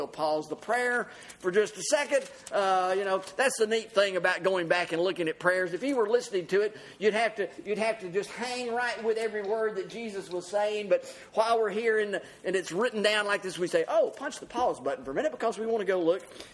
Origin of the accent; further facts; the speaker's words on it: the South, United States; I'm growing up in America and the Bible Belt and here in the South